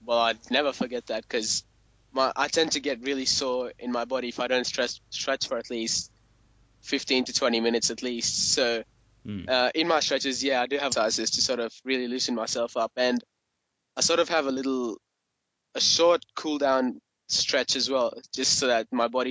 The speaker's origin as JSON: {"language": "English", "country": "Australia", "said": "from Australia."}